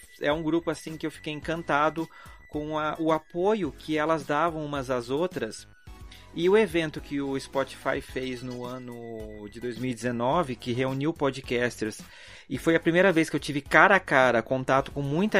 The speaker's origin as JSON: {"language": "Portuguese", "region": "São Paulo", "country": "Brazil", "said": "eu sou muito paulista, né?"}